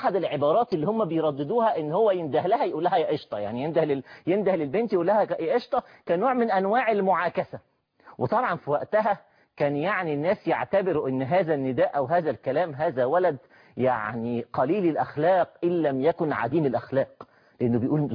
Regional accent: Egypt

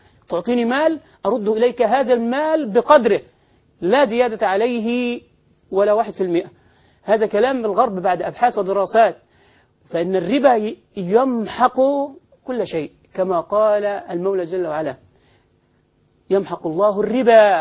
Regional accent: Egypt; في بلدنا مصر

